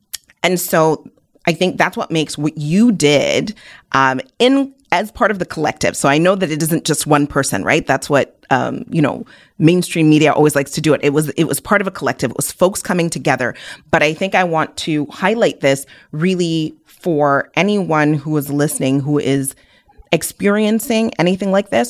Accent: Nigeria; I'm Igbo from Nigeria

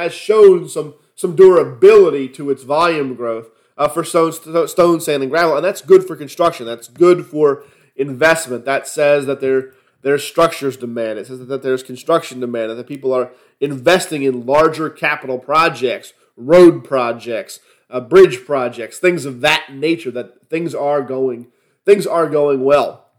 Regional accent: Philadelphia, Pennsylvania, United States; Many of you know I'm from Philadelphia. I'm a Philadelphia sports fan.

